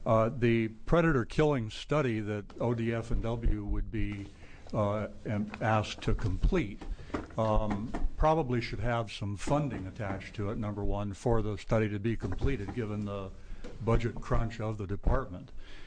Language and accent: English; Oregon, United States; I'm from Benton County.